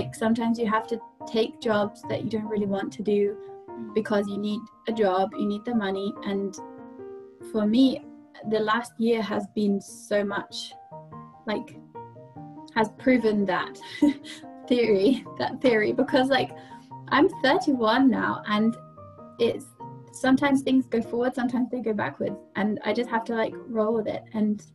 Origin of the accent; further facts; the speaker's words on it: United Kingdom; I didn't really want to stay in my home country because it was too much change. Like, it was moving back home with my family. My family are amazing, but I didn't want to live at home because I was used to my independence. And it was like stopping my job that I was used to. And it was living back in the UK